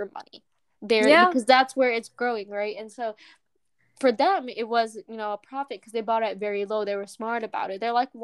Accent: Florida, United States; Like, I do know people back in my hometown in Florida.

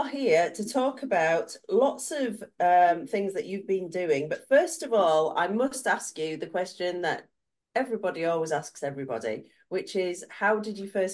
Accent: United Kingdom; Gosh, and so being British, I've got to ask you, what's the weather like?

